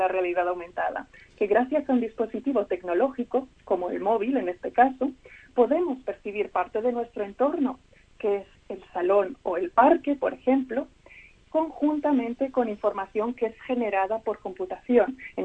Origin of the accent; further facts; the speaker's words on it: Tarragona, Catalonia, Spain; born there; Yo nací en Tarragona, que es, bueno, está situado comarca de Tarragona, en Cataluña, exactamente, sí, en 1987.